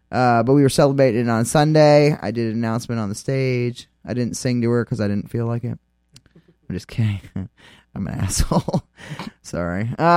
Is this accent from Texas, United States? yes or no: yes; Texas, United States; because I grew up in Texas from 6 to 13, so I kind of like always wanted to go back south